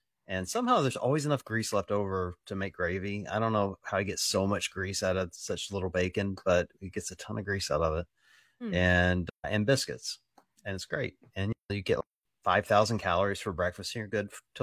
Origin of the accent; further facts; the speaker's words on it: the South, United States; accent: Southern; And so I told her my Southern accent will very likely be back before this episode's over.